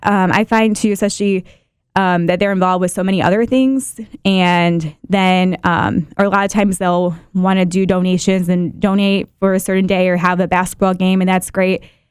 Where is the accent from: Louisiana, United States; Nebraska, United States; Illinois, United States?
Illinois, United States; I'm from the Chicagoland area, but we had a Relay for Life there